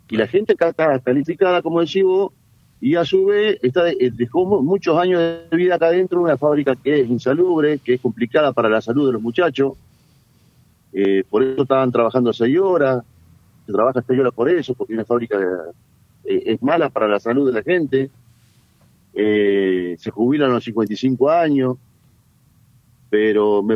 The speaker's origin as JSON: {"language": "Spanish", "town": "Gualeguaychú", "region": "Entre Ríos", "country": "Argentina", "said": "Yo soy de Gualeguaychú, sí, sí."}